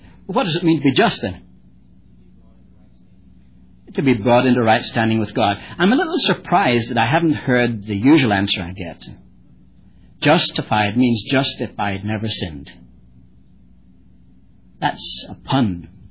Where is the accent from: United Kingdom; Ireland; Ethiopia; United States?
Ireland; born there; Now, I'm Irish by birth.